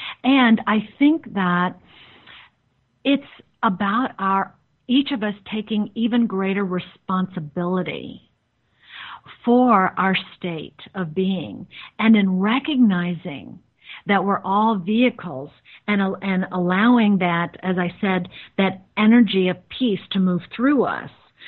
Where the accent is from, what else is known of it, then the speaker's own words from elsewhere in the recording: Texas, United States; Well, I'll tell you, I am a very down-to-earth human being. I grew up in Texas.